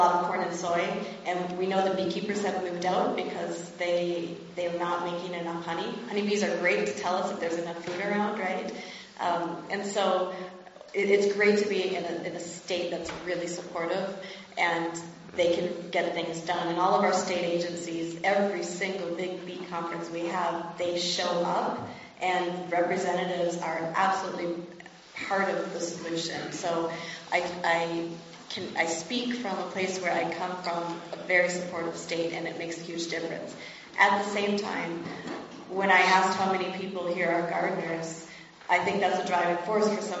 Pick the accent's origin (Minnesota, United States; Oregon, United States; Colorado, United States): Minnesota, United States; I'm from Minnesota, and our government is really supportive of bees.